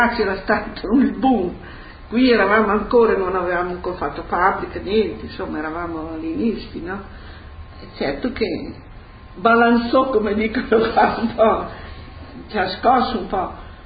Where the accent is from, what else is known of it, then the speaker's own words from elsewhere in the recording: Bologna, Emilia-Romagna, Italy; perché io sono anche bolognese, dialetto